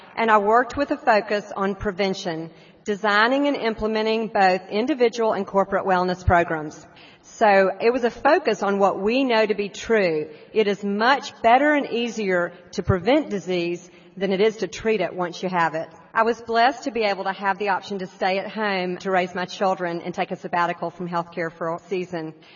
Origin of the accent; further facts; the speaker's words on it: Atlanta, Georgia, United States; from Atlanta, Georgia.